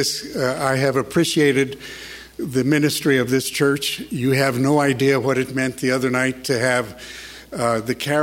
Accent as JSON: {"language": "English", "town": "North Hollywood", "region": "California", "country": "United States", "tie": "born or raised there", "said": "I grew up here in the South, in the Valley, North Hollywood High. That's where I graduated from."}